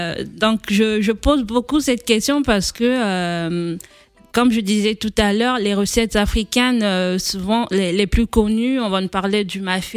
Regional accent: Republic of the Congo; now in France; ce qui restait de moi en tant que Congolaise, de ma culture.

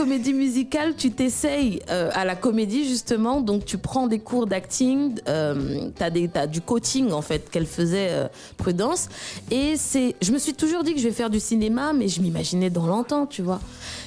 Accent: Central African Republic; parce que je suis une centrafricaine dans l'âme

